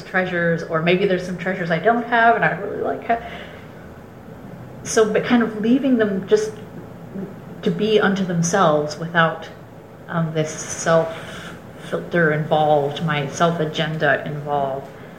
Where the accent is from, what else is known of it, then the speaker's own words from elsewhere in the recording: United States; Just because I'm an American doesn't mean I'm in a different boat.